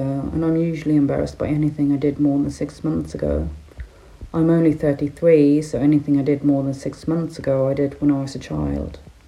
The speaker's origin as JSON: {"language": "English", "country": "Sweden", "first_language": "Swedish", "second_language": "English", "said": "I normally write in Swedish, which is my native language."}